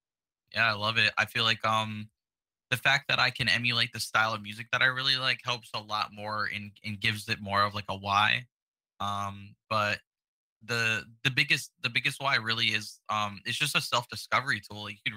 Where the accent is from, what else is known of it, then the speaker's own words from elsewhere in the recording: Tulsa, Oklahoma, United States; also born or lived in Wisconsin; I grew up in Tulsa, Oklahoma. I was there. I grew up there until I was around 5 or 6. And then I went to Wisconsin for a couple years and then back to Oklahoma.